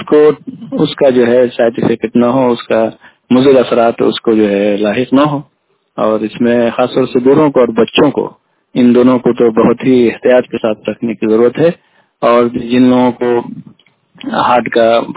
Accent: Nanpur, Bihar, India; میں نانپور بلاک سے تعلق رکھتا ہوں۔

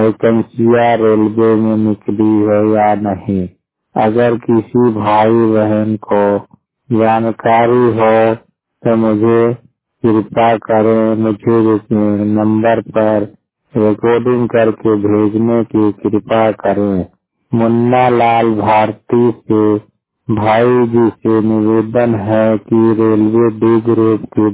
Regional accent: Uttar Pradesh, India; जिला कौशाम्बी उत्तर प्रदेश के निवासी हूँ।

